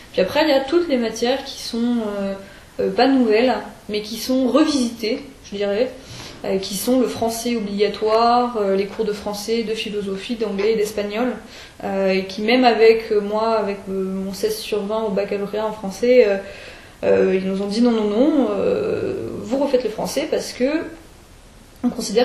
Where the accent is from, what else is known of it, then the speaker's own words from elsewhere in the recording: France; moved away as an adult; now in Canada; on était plusieurs Français arrivés en même temps et à être accueillis et dans le cégep